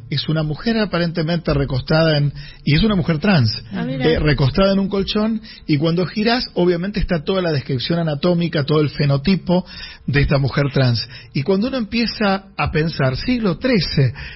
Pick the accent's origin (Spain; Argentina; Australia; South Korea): Argentina